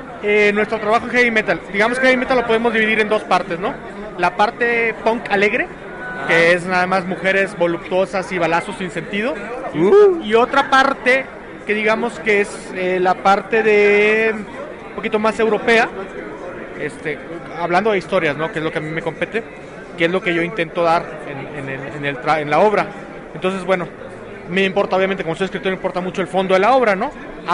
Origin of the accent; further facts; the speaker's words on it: Mexico; somos como 8 mexicanos trabajando en Heavy Metal.